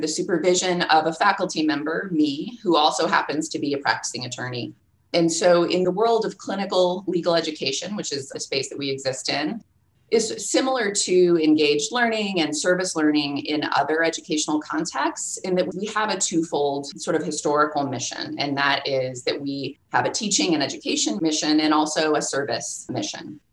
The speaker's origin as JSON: {"language": "English", "region": "California", "country": "United States", "said": "but I am from the West. I'm from the desert West in Southern California, but I've spent most of my career sort of in the east of the Rockies."}